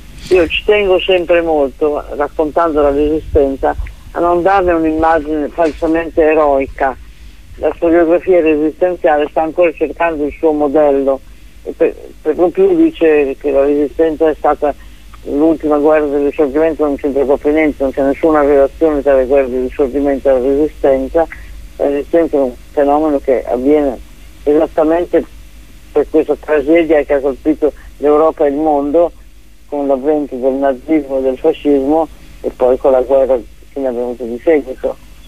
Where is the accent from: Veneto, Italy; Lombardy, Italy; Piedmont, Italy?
Piedmont, Italy; Novara; io ho studiato al liceo di Novara, che è la mia città natale